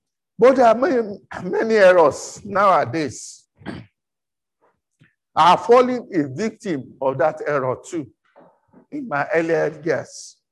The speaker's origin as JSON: {"language": "English", "country": "Nigeria", "first_language": "Yoruba", "second_language": "English", "said": "I heard some people speaking Yoruba. That's my mother tongue in another word."}